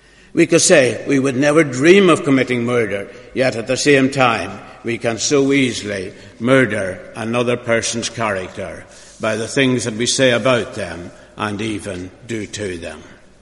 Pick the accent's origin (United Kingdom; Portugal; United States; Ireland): Ireland; Milford, Ulster; a convent being built in my hometown of Milford in County Donegal.